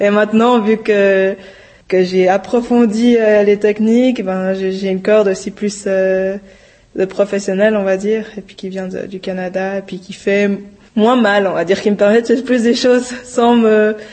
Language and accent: French; Switzerland; Je viens de Suisse